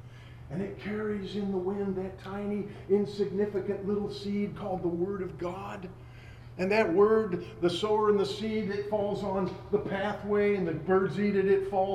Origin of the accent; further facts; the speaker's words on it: North Dakota, United States; well, I'm from North Dakota, we have oil wells.